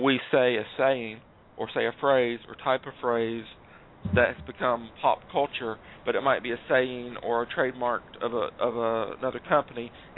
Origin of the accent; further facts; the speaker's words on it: the South, United States; now in Atlanta, United States; I live in Atlanta, Georgia. I'm from the South.